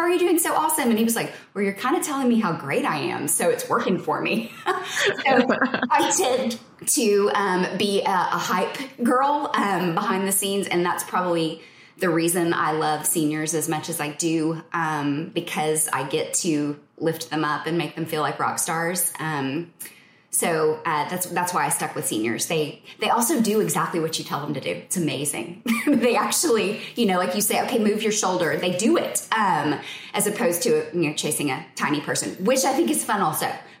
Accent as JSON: {"language": "English", "town": "Fort Worth", "region": "Texas", "country": "United States", "tie": "born or raised there", "said": "I am born and raised in Fort Worth, Texas, and started my photography journey a lot like other photographers did"}